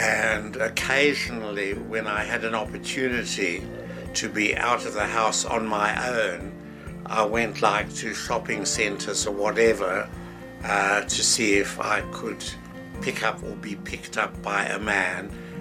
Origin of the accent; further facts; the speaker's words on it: South Africa; moved away as an adult; now in Australia; I've just turned 90. I am a South African, but I've been living in Sydney and Melbourne for the last nearly 40 years.